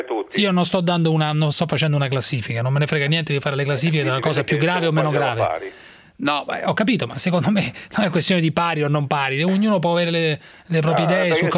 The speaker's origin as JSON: {"language": "Italian", "town": "Rome", "region": "Lazio", "country": "Italy", "tie": "born there", "said": "io sono nato a Roma, Giuseppe, sono nato a Roma."}